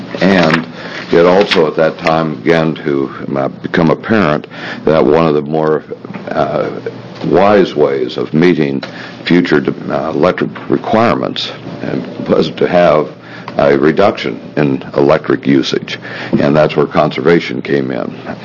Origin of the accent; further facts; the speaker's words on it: Pendleton, Oregon, United States; I'm from Pendleton, Oregon area